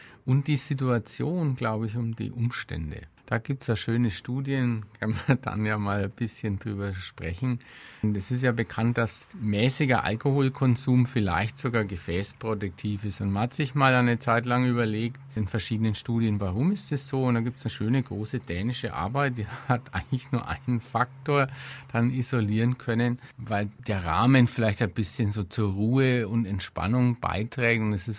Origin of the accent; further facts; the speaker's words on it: Schwabach, Bavaria, Germany; accent: Middle Franconian; wie man ja hört, bin ich Mittelfranke von Geburt her, komme aus Schwabach bei Nürnberg, einer Stadt, die so einiges mit Schweinfurt gemeinsam hat und immer im Alphabet der bayerischen kreisfreien Städte eins drüber steht. Da bin ich geboren, bin ich aufgewachsen